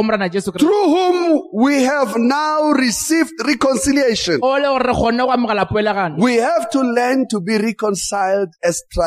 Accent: South Africa; now in United Kingdom; I realized, oh, the problem of South Africa, I thought I've left it back home.

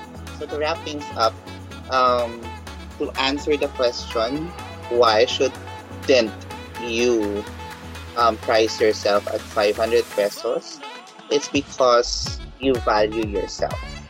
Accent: Metro Manila, Philippines; And again, I wouldn't discount just because we're from Metro Manila.

